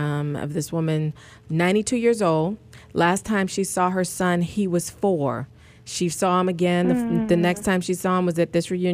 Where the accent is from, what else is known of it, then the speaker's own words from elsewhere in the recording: South Carolina, United States; You know, I'm from South Carolina